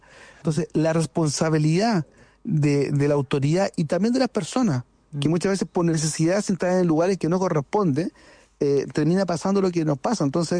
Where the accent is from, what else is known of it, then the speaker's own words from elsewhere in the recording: Concón, Valparaíso, Chile; yo nací en Concón cuando Concón era parte de Viña del Mar.